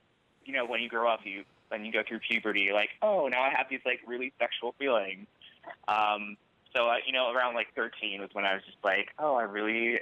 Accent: New York, United States; also born or lived in Charleston, South Carolina; Well, I'm from New York. I was raised here for 11 years, and I lived in Charleston, South Carolina for another 11 years.

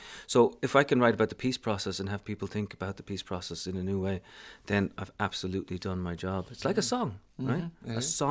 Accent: Dublin, Leinster, Ireland; I grew up in Dublin, suburban Dublin.

